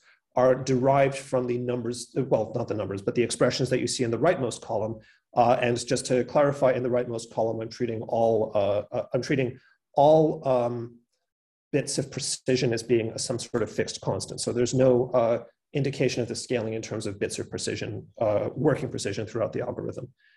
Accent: Australia; also born or lived in Canada; because I'm an Australian and Canadian, and because we're in Australia, I'm using the correct spelling.

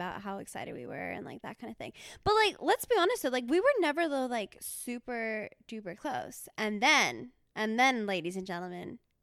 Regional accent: Virginia, United States; And I'm from Virginia, which is very far. So I know basically no one.

